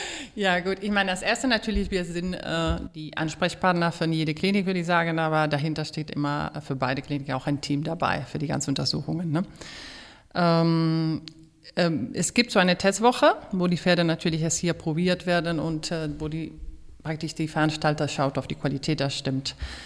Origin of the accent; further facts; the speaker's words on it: Spain; German is a second language; moved away as an adult; now in Germany; Gut, ich meine, bei mir, wie man hört, bin ich auch nicht in Deutschland geboren, sonst ich komme aus Spanien. Und bin ich auch, habe ich mein Studium auch in Spanien gemacht und bin schon 15 Jahre her nach Deutschland gekommen